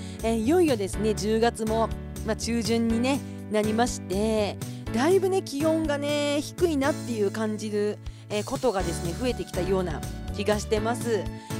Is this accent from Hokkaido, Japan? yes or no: yes; Kushiro, Hokkaido, Japan; 11月に入ってくると、私の地元の北海道釧路とか、初雪が観測されてもおかしくないぐらいの寒い日が続いたりとかします。